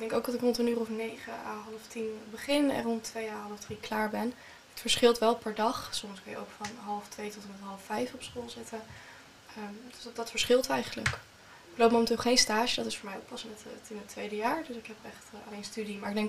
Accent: Almere, Flevoland, Netherlands; now in Zwolle, Netherlands; Ik kom uit Almere en woon momenteel in Zwolle. Ik ben 18 jaar oud

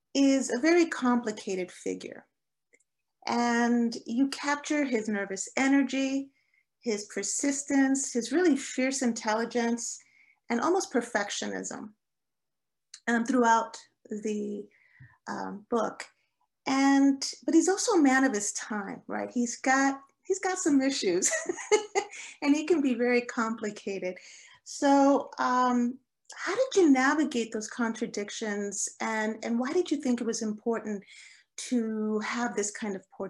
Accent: Huntington Park, California, United States; And I'm from Huntington Park, so I know that area well.

